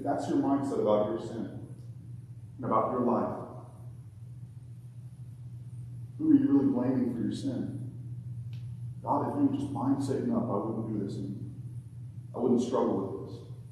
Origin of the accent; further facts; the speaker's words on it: Alabama, United States; When I was growing up in Alabama, my dad worked for several years at a steel mill.